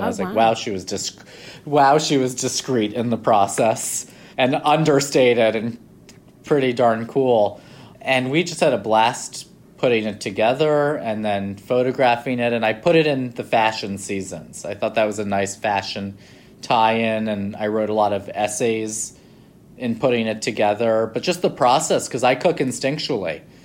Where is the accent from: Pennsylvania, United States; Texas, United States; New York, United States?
New York, United States; New York City; and then I came along and I grew up in Lower Manhattan, really close to Little Italy and Chinatown.